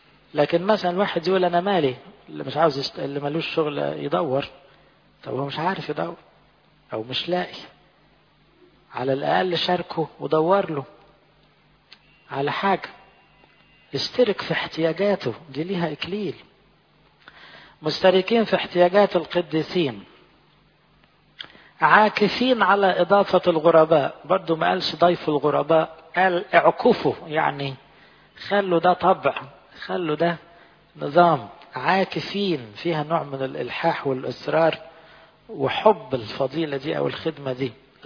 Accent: Egypt; والحمد لله عندنا في مصر أكثر من 80% من الشعب القبطي قديسين من النوع ده

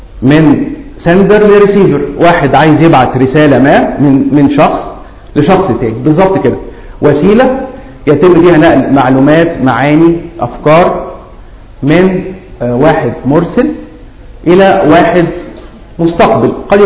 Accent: Egypt; born there; انا اتولدت في مصر

